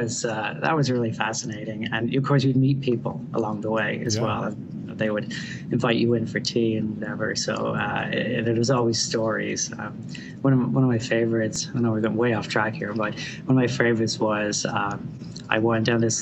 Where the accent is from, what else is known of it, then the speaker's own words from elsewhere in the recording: Dublin, Leinster, Ireland; And I grew up in Dublin, in suburban Dublin, and went to school in the center of Dublin